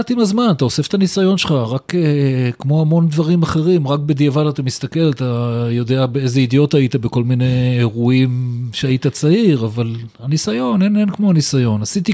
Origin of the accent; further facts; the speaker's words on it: Givatayim, Tel Aviv District, Israel; אני גדלתי בגבעתיים, שנות ה-60, שנות ה-70